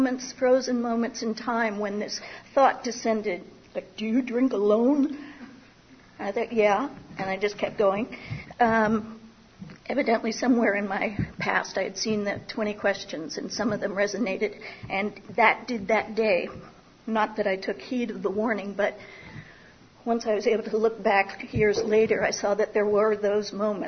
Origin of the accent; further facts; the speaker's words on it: Pennsylvania, United States; born there; I was born in Pennsylvania. I'm one of six children.